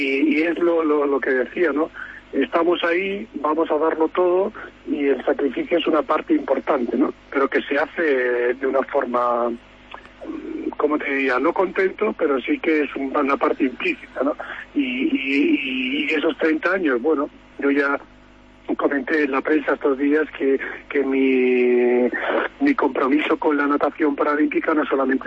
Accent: Spain; me sigo manteniendo como el español con más oro

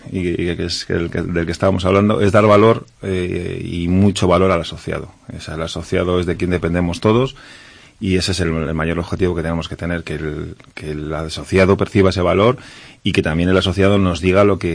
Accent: León, Castile and León, Spain; Vengo de León. Y en León estoy y en León quiero seguir, ¿no?

